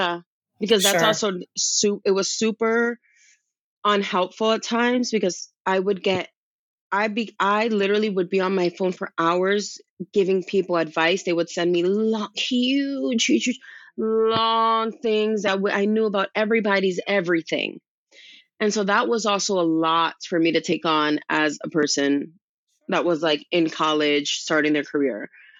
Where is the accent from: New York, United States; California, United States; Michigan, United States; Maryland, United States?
New York, United States; the stigma that I myself had towards it growing up in Washington Heights with drug dealers on my block.